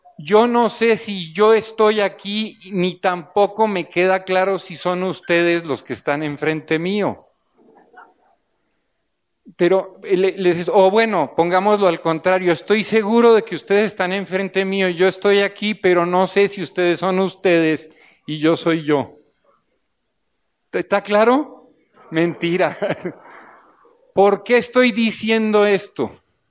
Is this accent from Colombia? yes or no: yes; Colombia; Yo soy colombiano. No, no hay. Lo que hay que decir es que vengo de una tierra, de un país donde se experimentó.